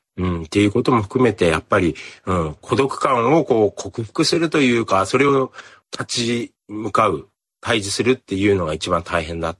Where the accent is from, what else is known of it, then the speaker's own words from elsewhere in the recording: Fukushima, Japan; 僕はその自分のふるさと福島が東日本大震災で大きな被害を受けた後に